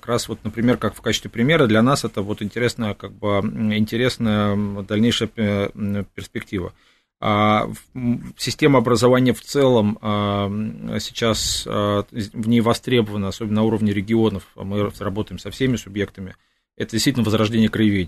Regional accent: Moscow, Russia; Да, из Москвы.

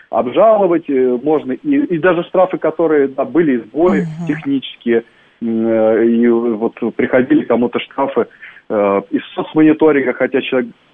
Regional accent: Moscow, Russia; как житель, как москвич

